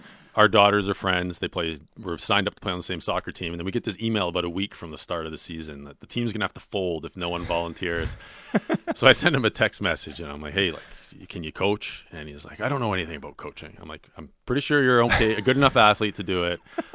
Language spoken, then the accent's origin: English; Thunder Bay, Ontario, Canada; the World Nordic Ski Championships were in my hometown of Thunder Bay.